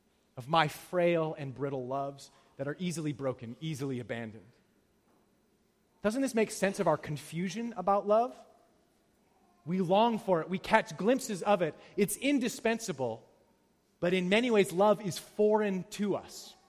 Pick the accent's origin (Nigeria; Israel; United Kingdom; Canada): Canada; I felt good about that one because I'm Canadian. I'm not rude.